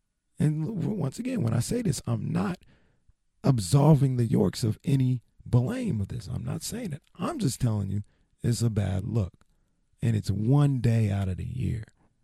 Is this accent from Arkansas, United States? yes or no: no; Sacramento, California, United States; I'm not from the Bay Area. I'm from Sacramento.